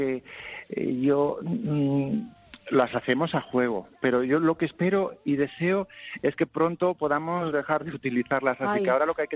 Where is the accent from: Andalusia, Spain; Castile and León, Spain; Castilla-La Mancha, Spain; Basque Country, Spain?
Castilla-La Mancha, Spain; Miguel Esteban; Mi pueblo, que es Miguel Esteban, ya es conocido por el pueblo de las madrinas, el pueblo de las novias, fíjate, en pleno corazón de La Mancha.